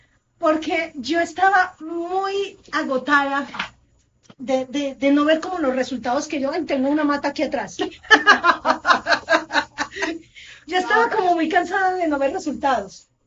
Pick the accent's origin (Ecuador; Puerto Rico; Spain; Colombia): Colombia; now in United States; yo soy colombiana, radicada en Estados Unidos. Yo primero viví acá, yo no sé si 5 o 6 años, yo regresé a Colombia 2 años y medio y ya llevo 3 nuevamente acá.